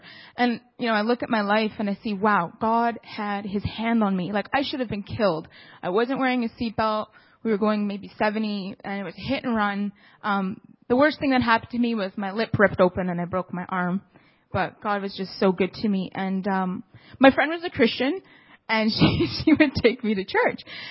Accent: Burnaby, British Columbia, Canada; I was born and raised in Burnaby. And I grew up in a large religious Italian Catholic family. And I'm the youngest of six.

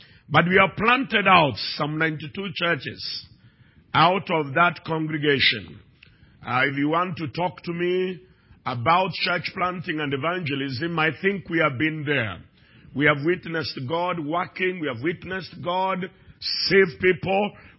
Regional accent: Kenya; now in Canada; I speak that as an African. I speak that as a Kenyan.

